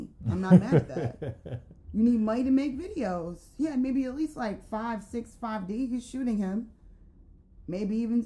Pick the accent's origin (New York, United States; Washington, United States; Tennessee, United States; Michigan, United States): Michigan, United States; Detroit; I'm from Detroit.